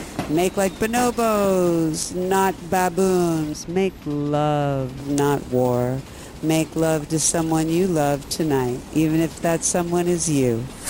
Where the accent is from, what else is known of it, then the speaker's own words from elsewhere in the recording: Philadelphia, Pennsylvania, United States; accent: Philadelphia; And I'm going to say that trying to use my best Jewish accent, or it's actually a Philly accent.